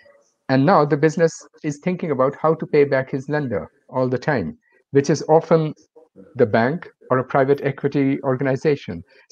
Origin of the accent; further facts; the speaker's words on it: Netherlands; English is a second language; I come from Netherlands